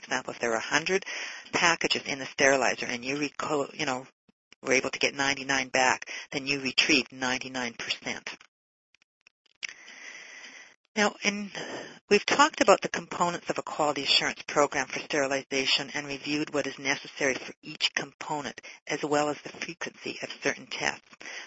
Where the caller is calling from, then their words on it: Montreal, Quebec, Canada; Hello, I'm calling from Montreal.